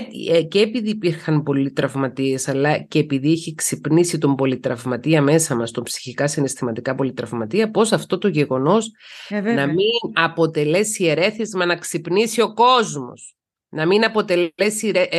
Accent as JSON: {"language": "Greek", "country": "Cyprus", "said": "είμαι Κύπρια πολίτης, δεν είμαι Ελληνίδα πολίτης. Έχω σπουδάσει στην Ελλάδα."}